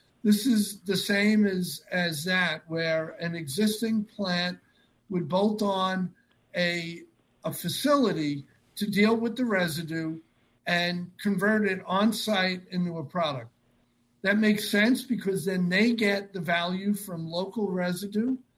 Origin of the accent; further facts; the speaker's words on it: East Coast, United States; Think about, I grew up on the East Coast.